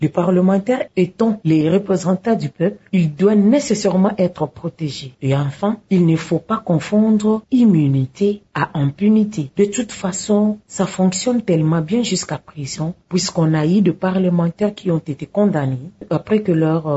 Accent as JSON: {"language": "French", "country": "DR Congo", "said": "Chez nous, en RDC"}